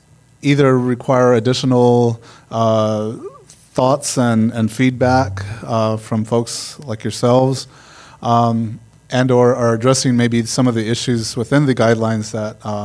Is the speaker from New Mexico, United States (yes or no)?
yes; Acoma Pueblo, New Mexico, United States; I'm from Acoma Pueblo, and currently the director of the Indian Arts Research Center at the School for Advanced Research in Santa Fe.